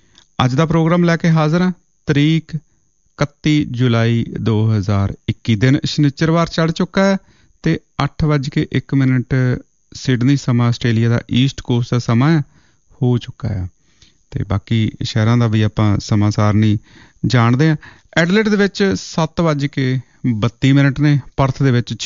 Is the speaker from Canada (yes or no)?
no; Nawanshahr, Punjab, India; ਸਾਨੂੰ ਯਾਦ ਹੈ ਕਿ ਅਸੀਂ ਨਵਾਂ ਸ਼ਹਿਰ ਜੰਮੇ ਪਲੇ ਹਾਂ ਇਲਾਕੇ 'ਚ, ਅਤੇ ਬੜਾ ਮਿੱਠਾ ਪਾਣੀ